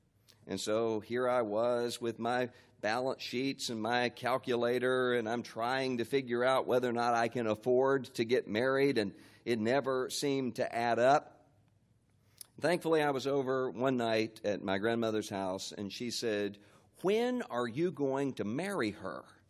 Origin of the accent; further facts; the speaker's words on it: Biloxi, Mississippi, United States; I was down in my hometown of Biloxi, Mississippi, where I went to be with my grandmother